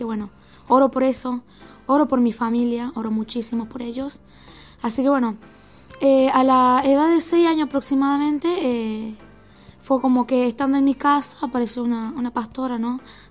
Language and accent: Spanish; Córdoba, Argentina; soy de Córdoba, ¿no? Y bueno, soy de un barrio que se llama Malvinas, Argentina. Córdoba es un lugar muy lindo